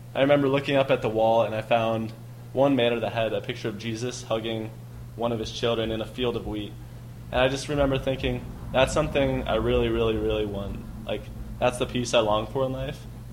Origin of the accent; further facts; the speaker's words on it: Nebraska, United States; I'm from Nebraska, just graduated at the University of Nebraska-Lincoln.